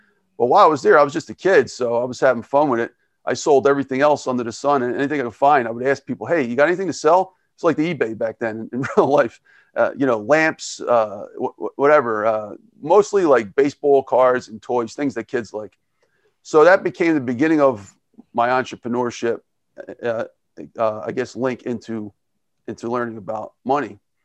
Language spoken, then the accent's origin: English; Philadelphia, Pennsylvania, United States; born there; I was born in Philadelphia, in South Philadelphia.